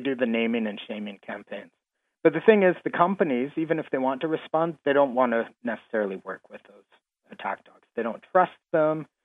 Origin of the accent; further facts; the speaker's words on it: Canada; being Canadian, I know what small towns are like. I know how they work.